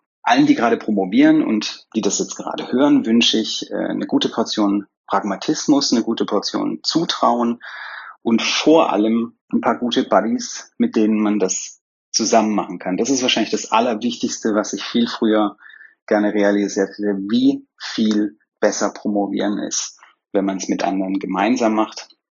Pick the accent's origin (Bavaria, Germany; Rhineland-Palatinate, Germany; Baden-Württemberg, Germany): Baden-Württemberg, Germany; wie man bei mir im Schwabenland sagt, wo ich herkomme.